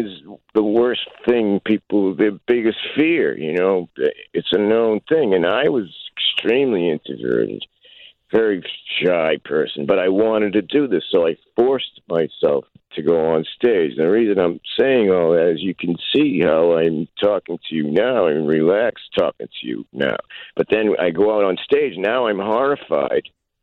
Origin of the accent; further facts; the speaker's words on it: Massachusetts, United States; I came from Massachusetts to do the show there.